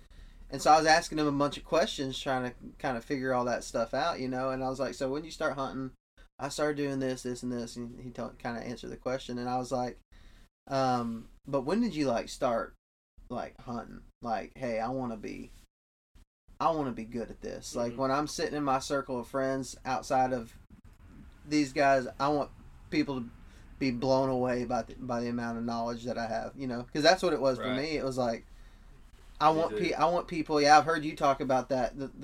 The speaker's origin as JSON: {"language": "English", "region": "Texas", "country": "United States", "said": "I'm from West Texas, and we have jackrabbits up there."}